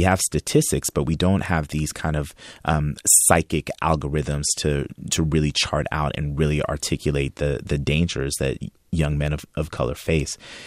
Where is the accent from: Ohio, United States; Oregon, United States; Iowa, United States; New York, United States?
New York, United States; born there; I was born in 1975 in New York, the same place and the same time that hip hop was born.